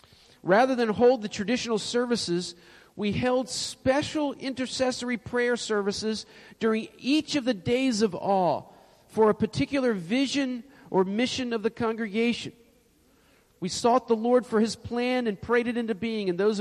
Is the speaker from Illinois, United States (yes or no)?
no; Washington, District of Columbia, United States; except I would pass in the night through Richmond. And that was because I was from Washington.